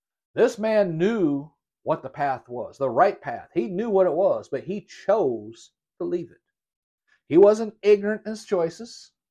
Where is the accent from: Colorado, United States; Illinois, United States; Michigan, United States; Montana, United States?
Michigan, United States; moved away as an adult; I was born and raised in Michigan and lived my entire life there until I joined the Army at age 18.